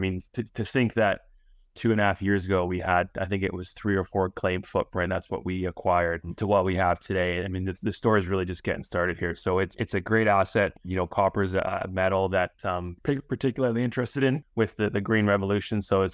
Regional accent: Vancouver, British Columbia, Canada; I'm from Vancouver originally

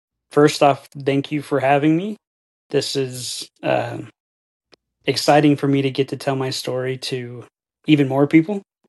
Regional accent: Idaho Falls, Idaho, United States; We are from Idaho Falls area, but my career, I'm in sales, so I kind of move around a little bit.

